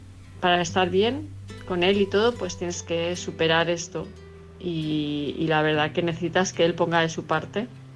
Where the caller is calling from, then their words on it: Palma de Mallorca, Balearic Islands, Spain; de Palma de Mallorca